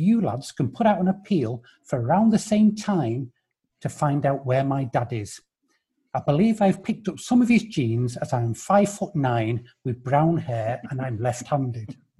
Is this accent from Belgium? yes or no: no; Jersey; now in Guernsey; And I live in Guernsey, although I was brought up on Jersey.